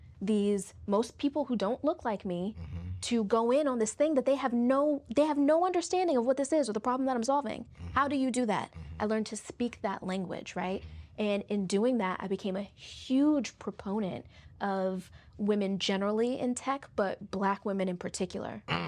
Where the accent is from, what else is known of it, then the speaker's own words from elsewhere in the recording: Washington, District of Columbia, United States; I'm from Southeast. I'm not afraid to go into those neighborhoods.